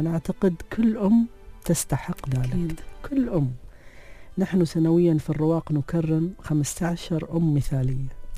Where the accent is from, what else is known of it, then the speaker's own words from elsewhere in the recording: United Arab Emirates; أفتخر أني أنا مواطنة إماراتية